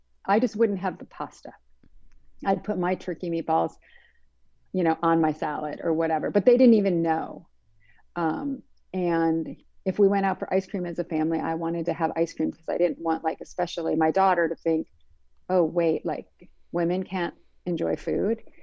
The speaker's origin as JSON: {"language": "English", "region": "Midwest", "country": "United States", "tie": "born or raised there", "said": "I grew up in the Midwest. I had steak and potatoes and lots of casseroles and things like that."}